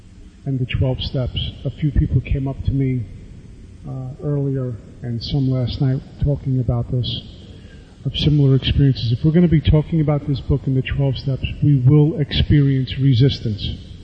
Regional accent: Brooklyn, New York, United States; also born or lived in Staten Island; now in Union, United States; I moved to Union. I come from Brooklyn, New York, to Staten Island, New York, and now New Jersey.

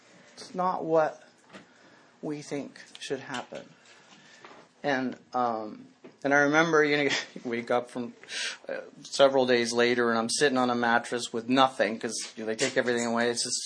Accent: New England, United States; I'd always hunted and fished growing up in New England

